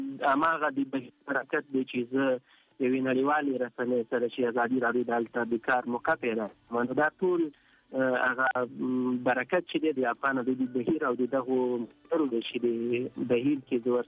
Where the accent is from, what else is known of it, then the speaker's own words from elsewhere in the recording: Paktia, Afghanistan; زه اصلا د پکتیا دی اریو بیا ما او په اریو کې اکثرا ځاګی او اوسېږي نو زم د ځاګی یم